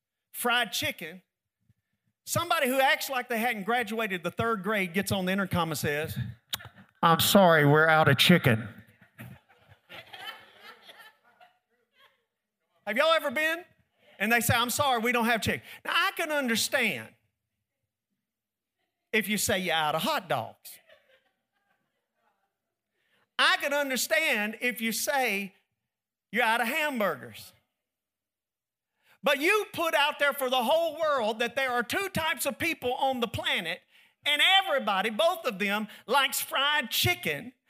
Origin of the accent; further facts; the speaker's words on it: Nashville, Tennessee, United States; I grew up in Nashville, in the inner city.